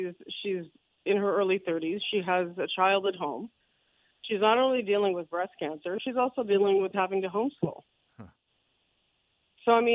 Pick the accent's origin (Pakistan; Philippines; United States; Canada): Canada